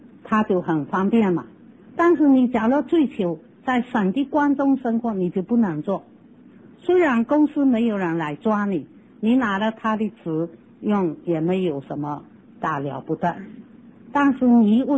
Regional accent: China; now in United States; 香港那边我不知道，美国这边有没有这个律例，大概没有，因为没有人习惯吐痰，我们中国人很容易吐一痰在马路上。

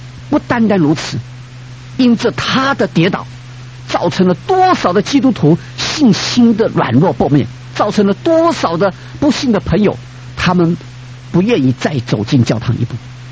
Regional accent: China; 那么我们中国人可能比较好一点，中国人有道德的标准

